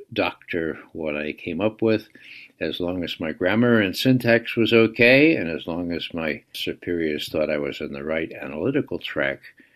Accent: New York, United States; born there; I was born in the Bronx 1 week before Hitler invaded Poland.

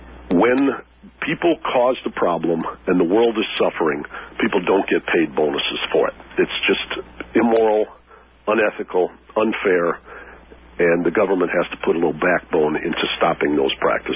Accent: Detroit, Michigan, United States; it might be because I grew up in Detroit and all my friends there are restructuring their lives

